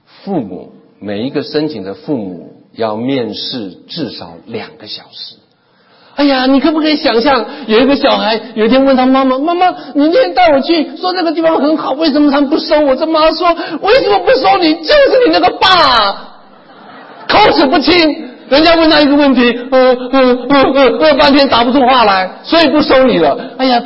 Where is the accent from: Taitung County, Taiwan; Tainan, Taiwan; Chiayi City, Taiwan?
Taitung County, Taiwan; 我是台东的根差人啊，我是台东穷乡僻壤的乡巴佬。